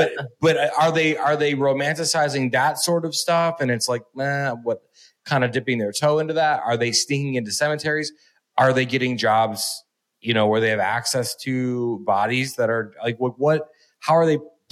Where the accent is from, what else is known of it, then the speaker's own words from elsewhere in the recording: Toledo, Ohio, United States; I grew up in Toledo, Ohio, which is 40 minutes south of Detroit. Bit of a grimy place, right? But home is home.